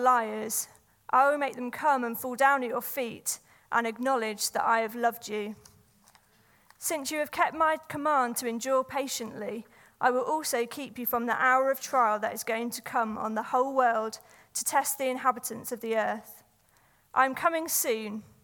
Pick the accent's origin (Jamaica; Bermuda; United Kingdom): United Kingdom; London; now in Manchester, United Kingdom; I'm from London, and I've got Scottish heritage, but I live in Manchester